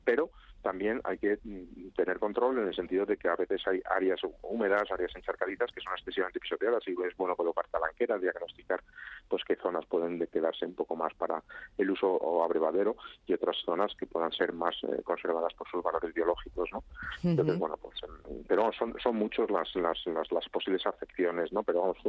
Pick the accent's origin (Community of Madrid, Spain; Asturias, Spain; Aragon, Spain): Community of Madrid, Spain; Somos muchos madrileños demandando espacios y lugares.